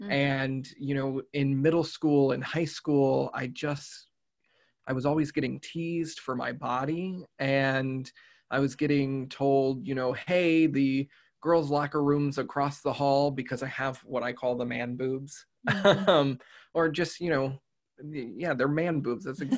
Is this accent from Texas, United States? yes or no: yes; Texas, United States; I grew up in Texas, and that's currently where I'm back at.